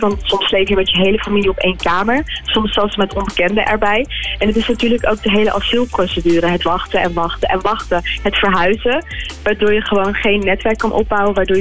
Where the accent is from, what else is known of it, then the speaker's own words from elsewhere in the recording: Friesland, Netherlands; born there; mijn ouders zijn gevlucht vanuit Syrië naar Nederland. En ze hadden geen verblijfsvergunning. Dus ik ben geboren in Friesland. Maar vanaf daar heb ik op 13 verschillende plekken gewoond.